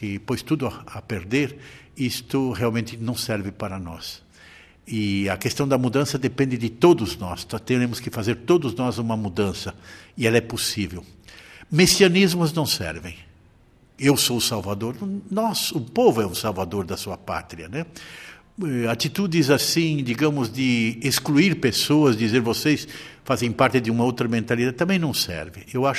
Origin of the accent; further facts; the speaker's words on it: Brazil; eu tenho consciência, como brasileiro, de pertencer a uma nação muito grande, né?